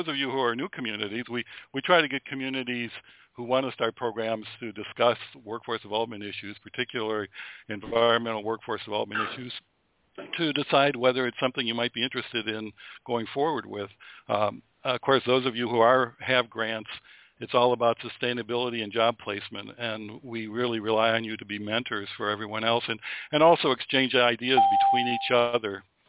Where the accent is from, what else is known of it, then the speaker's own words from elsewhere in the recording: Illinois, United States; Cook County, my hometown